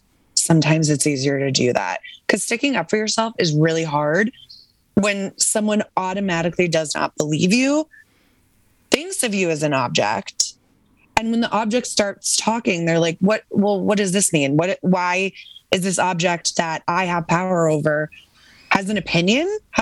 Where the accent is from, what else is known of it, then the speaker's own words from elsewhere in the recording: New England, United States; now in New York, United States; I grew up in New England, which is the most puritanical, waspy, you know, cover up place.